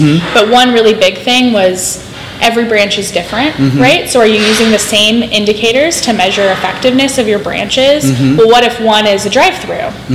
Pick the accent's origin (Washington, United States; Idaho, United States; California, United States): Washington, United States; Seattle; Which initially, so I'm from Seattle, obviously.